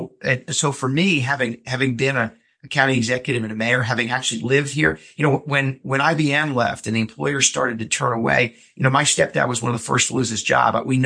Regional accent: New York, United States; Yeah, I'm a conservationist by heart. I grew up in the Hudson River Valley in upstate New York.

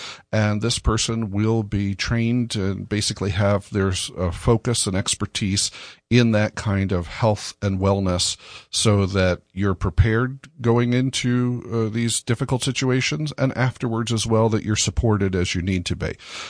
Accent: New York, United States; I remember, I grew up in Sullivan County.

